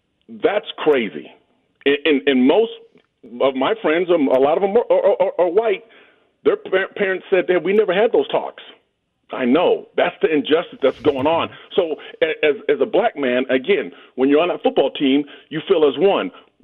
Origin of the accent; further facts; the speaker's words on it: Portland, Oregon, United States; But I was raised in Portland, Oregon, and I didn't have a lot of things going on.